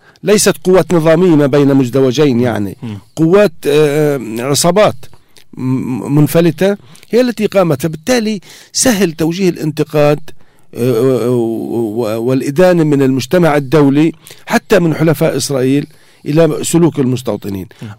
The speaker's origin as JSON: {"language": "Arabic", "country": "Palestine", "said": "ليس حبا فينا كفلسطينيين"}